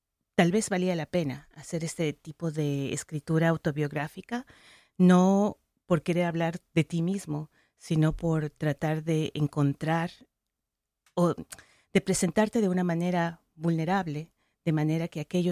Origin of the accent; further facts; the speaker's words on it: Quito, Pichincha, Ecuador; moved away as an adult; now in United States; Yo soy ecuatoriana. Crecí en Quito y vivo en los Estados Unidos desde hace 25 años.